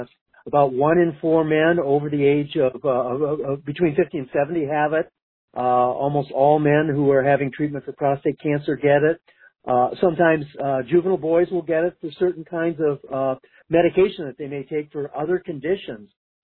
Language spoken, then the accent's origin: English; Michigan, United States; now in Seattle, United States; So I grew up in Michigan and got an MD, PhD at the university there.